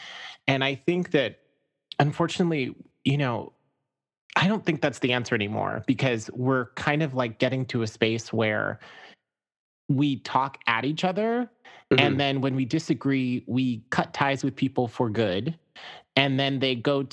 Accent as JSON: {"language": "English", "country": "Zimbabwe", "tie": "born or raised there", "said": "When I was a little kid growing up in Zimbabwe in a, you know, really cute kind of like townhouse suburban neighborhood or whatever."}